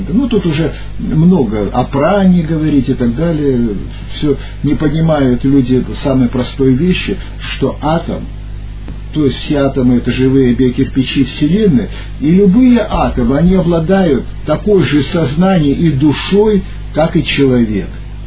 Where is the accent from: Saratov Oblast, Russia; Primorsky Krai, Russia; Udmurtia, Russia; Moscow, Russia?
Primorsky Krai, Russia; Vladivostok; born there; поскольку я родился во Владивостоке, там у нас раньше продавался на рынке дикий виноград.